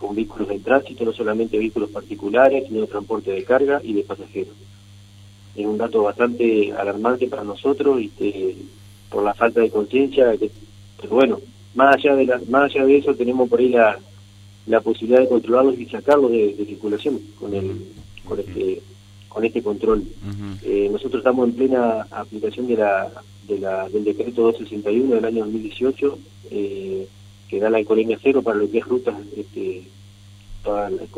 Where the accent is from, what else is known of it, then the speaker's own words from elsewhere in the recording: Gualeguaychú, Entre Ríos, Argentina; Sí, yo soy oriundo de Gualeguaychú.